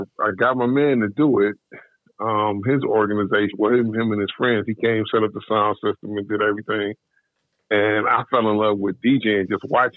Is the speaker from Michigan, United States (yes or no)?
yes; Detroit, Michigan, United States; No. Not a cipher. I'm from Detroit. Home of the BMF.